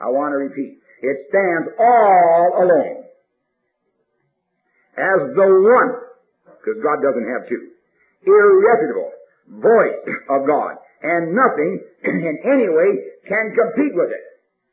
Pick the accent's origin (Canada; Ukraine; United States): Canada; born there; I was born in Canada. I never saw a cardinal, a beautiful red bird.